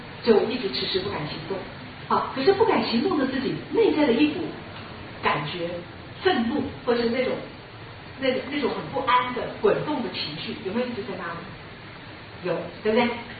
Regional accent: China; 可是你看，我们中国人哈，最喜欢做未雨绸缪这种事，有没有？

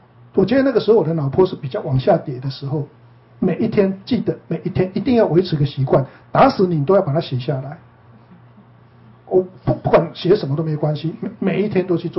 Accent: Yilan County, Taiwan; 我是宜兰人啊，我们以前在台湾啊，没有哪一天晚上不吃宵夜的啦

